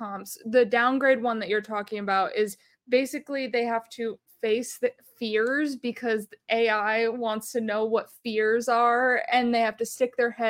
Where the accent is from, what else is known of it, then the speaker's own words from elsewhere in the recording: East Coast, United States; I'm from the East Coast.